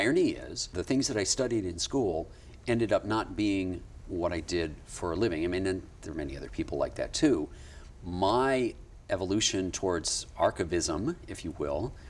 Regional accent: Honolulu, Hawaii, United States; Okay, I was born in Honolulu. And I am happy to say I was born in the territory of Hawaii, not the state of Hawaii.

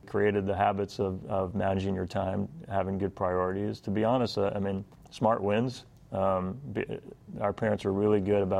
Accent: New Jersey, United States; also born or lived in Philadelphia; I was born in Philly, grew up in Jersey, so Philly, really too young to remember a lot of the experience there, but moved to Bergenfield, I remember, and then to Tenafly

